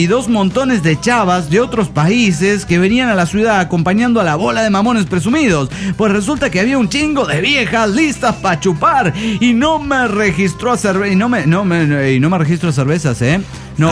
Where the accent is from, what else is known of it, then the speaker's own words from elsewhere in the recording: Austin, Texas, United States; also born or lived in Mexico; Pero crecí aquí en Austin desde chavito. Austin me encanta. Es una ciudad bien relajada